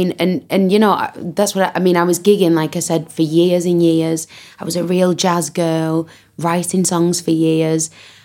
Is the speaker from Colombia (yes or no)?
no; North West England, United Kingdom; I was born and raised in a little town just outside of Manchester. Still got my accent.